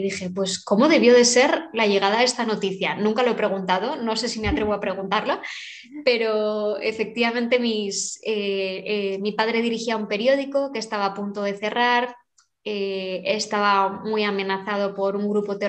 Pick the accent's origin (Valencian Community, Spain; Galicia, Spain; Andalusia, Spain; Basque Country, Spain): Basque Country, Spain; born there; soy española. Nací hace 39 años en el norte de España, en el País Vasco. Y vengo de una familia grande, tradicionalmente católica, tanto por parte de mi madre como de mi padre.